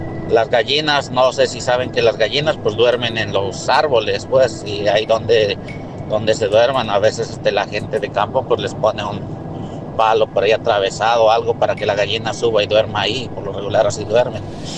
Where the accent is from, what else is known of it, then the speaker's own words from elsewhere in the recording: Zacualpan, Veracruz, Mexico; also born or lived in State of Mexico; now in United States; parte de mi niñez la viví en Veracruz. Nosotros somos de un lugar que se llama Zacualpan, Veracruz, es allá por las montañas, colindando con Hidalgo.